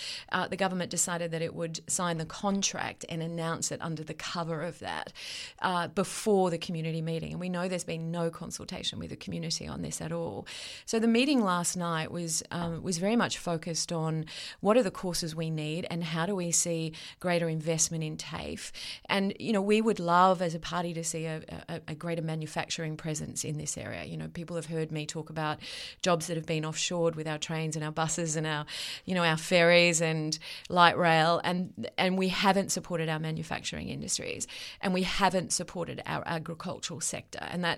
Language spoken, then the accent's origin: English; Gloucester, New South Wales, Australia; It includes my hometown of Gloucester, it includes Dungog, and then it goes all the way up to Quirindi